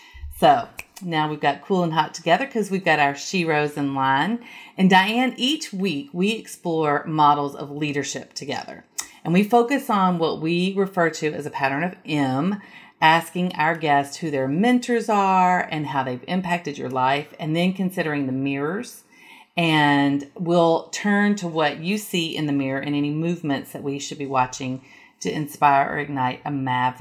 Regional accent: Nashville, Tennessee, United States; their conference is going to be this year in my hometown, Nashville, Tennessee. So if you want to learn more about COSIN, you can show up here in Nashville

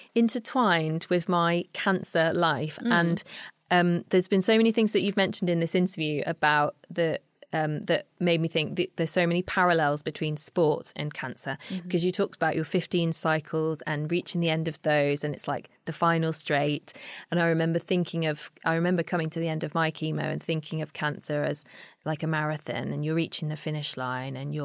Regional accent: Yorkshire and the Humber, United Kingdom; And I'm from Yorkshire and they're from Yorkshire.

